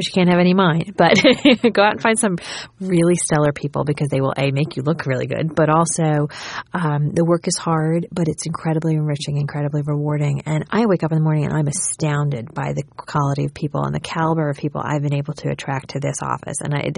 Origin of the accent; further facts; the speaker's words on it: New York, United States; that really has shaped my career as a New Yorker